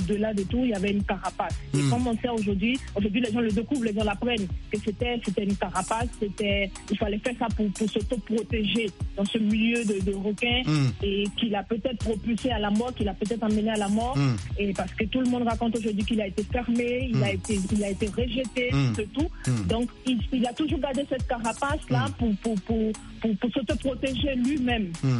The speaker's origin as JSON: {"language": "French", "country": "Côte d’Ivoire", "said": "un DJ qu'on aime beaucoup aussi chez nous en Côte d'Ivoire"}